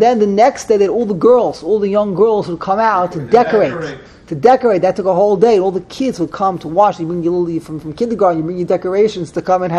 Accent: New York City, New York, United States; I grew up in the Lower East Side.

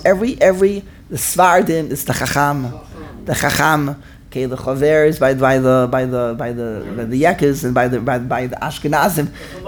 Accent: New York City, New York, United States; I came from the Lower East Side. I'll tell you, this always made an impression upon me. I always think back on this. When I was in Lower East Side. Lower East Side, I went to MTJ through fifth grade.

